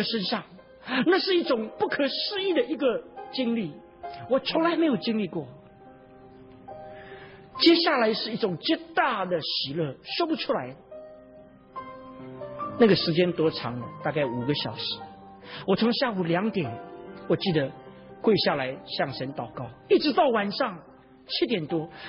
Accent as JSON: {"language": "Chinese", "country": "China", "tie": "born or raised there", "moved": "as an adult", "said": "我想说，我在这个长城的背后出生长大工作，如今好像一只鸟从笼子里面飞出来了"}